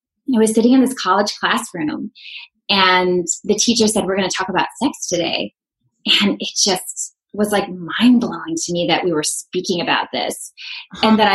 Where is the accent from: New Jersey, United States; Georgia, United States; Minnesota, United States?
Minnesota, United States; So I grew up in Minnesota and in a really loving home